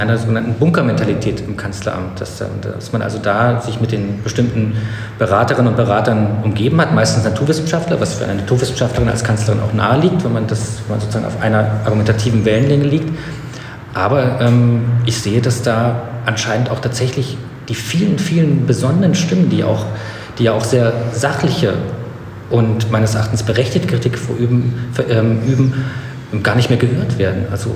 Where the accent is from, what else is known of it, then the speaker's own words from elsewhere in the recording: East Germany, Germany; ich bin in der DDR groß geworden